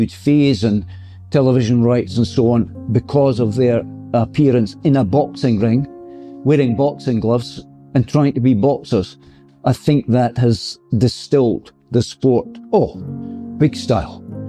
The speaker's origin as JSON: {"language": "English", "town": "Dundee", "region": "Scotland", "country": "United Kingdom", "tie": "born or raised there", "said": "I looked at a guy, Freddie Tennant, who was from my hometown in Dundee, who was a flyweight boxer, who gave his all."}